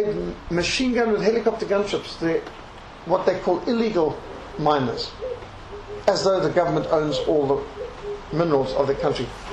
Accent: Zimbabwe; When I was brought up in Rhodesia, one Rhodesian dollar was worth $3 American.

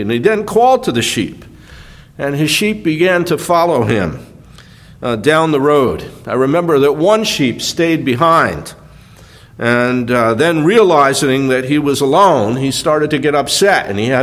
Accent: New Jersey, United States; Back in March of 2006, back in New Jersey, my home state, I went on a four-mile walk with a friend

